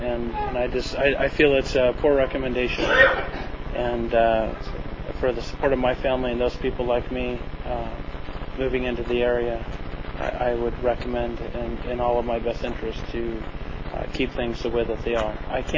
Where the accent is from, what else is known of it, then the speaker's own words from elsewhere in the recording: Colorado, United States; I'm from Colorado initially. My wife grew up here on the Central Coast, and we moved here years ago and purchased a home in Santa Maria.